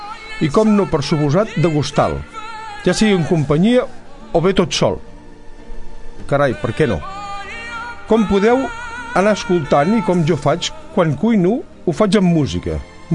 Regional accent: Valls, Catalonia, Spain; Valls és el meu poble i també em puc ser crític.

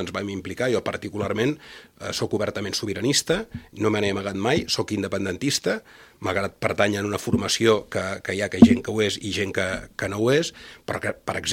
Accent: Valls, Catalonia, Spain; els que som de Valls coneixem els focus de pobresa i marginació que hi ha.

